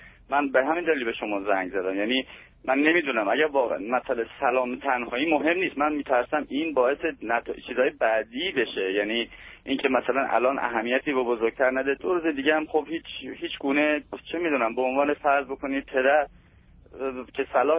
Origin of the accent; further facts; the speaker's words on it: Iran; also born or lived in Europe; now in United States; من 17 سال خارج از ایران هستم. یه مدت اروپا بودم، بعد آمریکا،